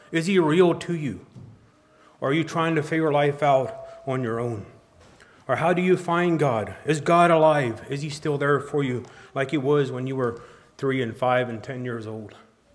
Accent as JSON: {"language": "English", "region": "Ohio", "country": "United States", "said": "But anyway, we're from Ohio, there where Michaela stayed."}